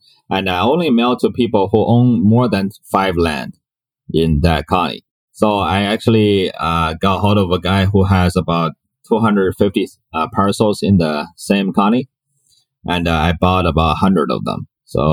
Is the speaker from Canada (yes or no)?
no; China; English is a second language; moved away as an adult; now in Hawaii, United States; I came from China about 12 years ago. When I came here, I became homeless